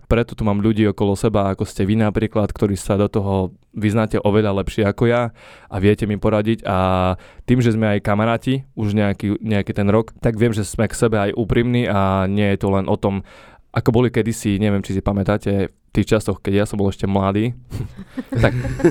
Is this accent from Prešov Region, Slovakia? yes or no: no; Sečovce, Košice Region, Slovakia; Ako sa hovorí u nás v Sečovciach, thank you for having me.